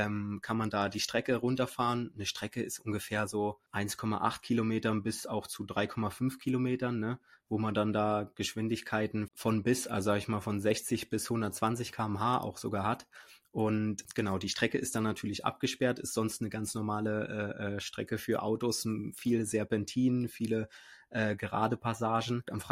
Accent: Eifel, Germany; Ich komme ja eigentlich aus der Eifel, also da sind sogar ein paar Berge, ne, und relativ viel Grün und Natur

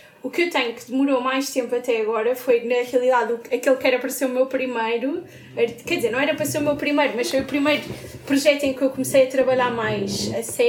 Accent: Portugal; se nós somos de Portugal e publicamos numa revista brasileira, isso já conta como uma revista estrangeira.

